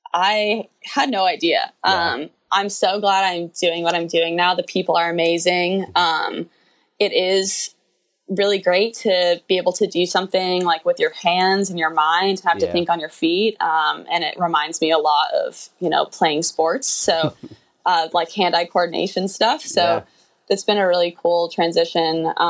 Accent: Boulder, Colorado, United States; So I am from Boulder, Colorado. I grew up there, pretty much spent my entire childhood there.

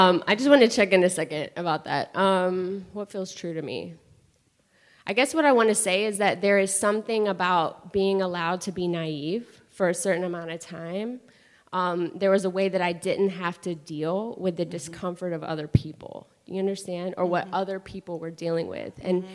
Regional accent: Florida, United States; But I grew up in Northwest Florida, also known as the Redneck Riviera. Hi, mom, dad, sister, who's watching somewhere. It was a very southern town, Southern Baptist.

